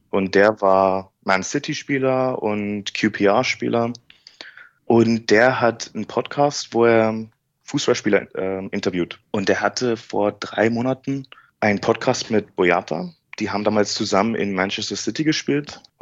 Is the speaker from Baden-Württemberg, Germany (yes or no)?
no; Berlin, Germany; Ja, ich komme aus Berlin.